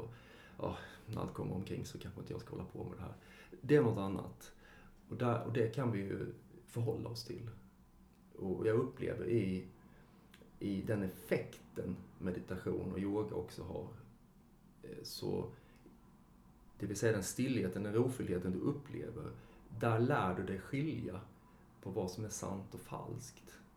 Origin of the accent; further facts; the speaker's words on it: Karlshamn, Blekinge, Sweden; now in Stockholm, Sweden; så växte jag upp ett musikhus i Karlshamn då. Där man hade replokaler och man spelade i olika bankkonstellationer då. Sen så långt senare så flyttade jag till Stockholm